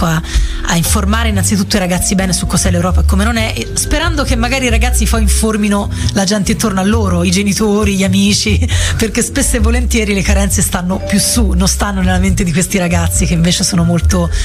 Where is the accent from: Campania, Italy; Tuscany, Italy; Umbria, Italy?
Umbria, Italy; Gualdo Tadino; moved away as an adult; sono nata e cresciuta a Gualdo Tadino fino a 18 anni, sono andata via quando avevo 18 anni, finito il liceo, e io ho studiato al liceo Casimiri di Gualdo, e liceo scientifico